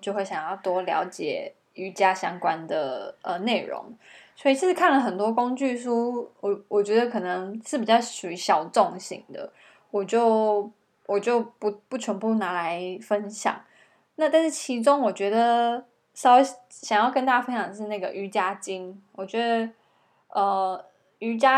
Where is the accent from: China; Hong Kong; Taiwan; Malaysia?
Taiwan; moved away as an adult; now in Melbourne, Australia; 我那时候是从台湾要搬到墨尔本，就是要来念研究所